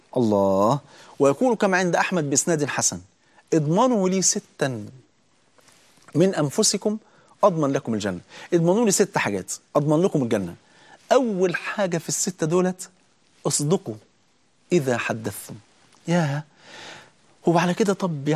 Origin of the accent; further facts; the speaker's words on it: Egypt; يا جماعة ده لسه من 3 أيام عندنا في مصر هنا